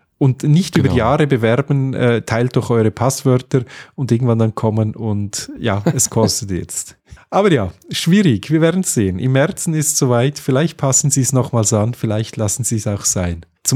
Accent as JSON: {"language": "German", "country": "Switzerland", "said": "Das ist für diejenigen, die nicht wissen, was es ist, bei uns in der Schweiz, bei euch heißt es, glaube ich, wie heißt es, Bahn 100 und so weiter?"}